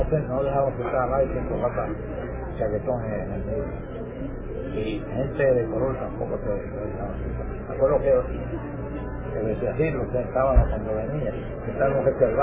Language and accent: Spanish; Churubusco, Mexico City, Mexico; yo soy de Churubusco, de México